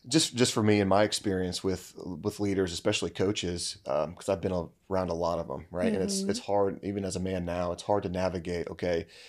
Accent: Pendleton, Indiana, United States; So I'm from Pendleton, Indiana, which is not that far away from here.

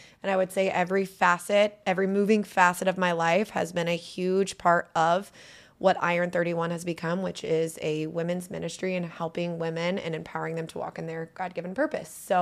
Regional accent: Edinburgh, Indiana, United States; I grew up in a very, very small town called Edinburgh, Indiana. And yes, it is where the outlet mall is.

